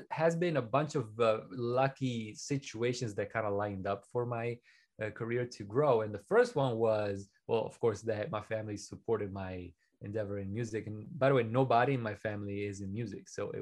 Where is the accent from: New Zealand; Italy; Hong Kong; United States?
Italy; Venice, Veneto; English is a second language; A kid growing up in Venice, Italy, being obsessed with audio